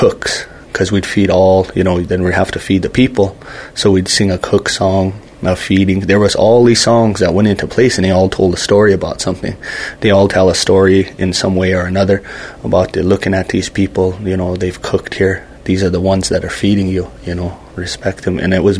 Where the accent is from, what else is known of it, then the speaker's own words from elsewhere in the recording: Fort Peck, Montana, United States; originally from Fort Peck, right here, Fort Peck Reservation. I come from the Red Bottom clan of Assiniboine, the Nakota.